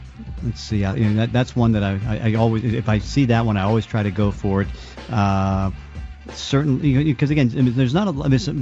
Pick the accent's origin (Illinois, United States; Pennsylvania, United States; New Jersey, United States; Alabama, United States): Pennsylvania, United States; Pittsburgh; Pittsburgh, because I'm from Pittsburgh, so that may not go in.